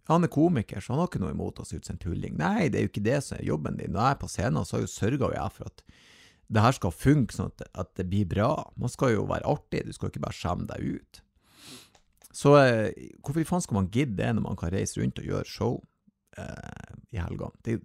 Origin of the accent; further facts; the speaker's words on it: Northern Norway, Norway; Selvfølgelig, jeg er jo nordlending.